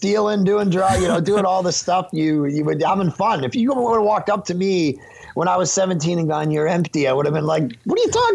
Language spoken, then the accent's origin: English; Ontario, Canada; now in Vancouver, Canada; I grew up outside of Toronto before I came to Vancouver